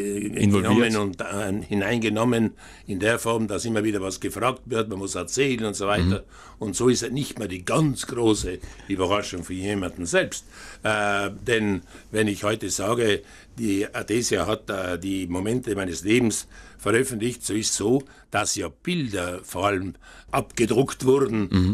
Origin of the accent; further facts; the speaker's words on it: Pfalzen, Trentino-Alto Adige, Italy; Ehrenbürger zum Beispiel in meiner Heimatgemeinde Pfalzen